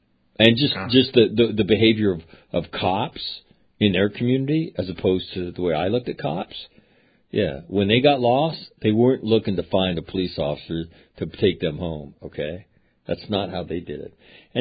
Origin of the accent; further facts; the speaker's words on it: Guatemala; He's from Puerto Rico. I'm from Guatemala. He's from Honduras.